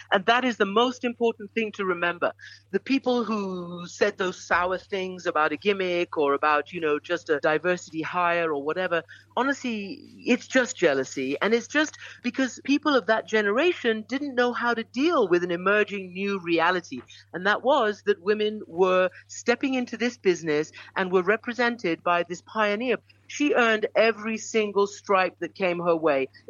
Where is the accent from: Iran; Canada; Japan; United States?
Iran; also born or lived in United Kingdom; I grew up in Iran and in the UK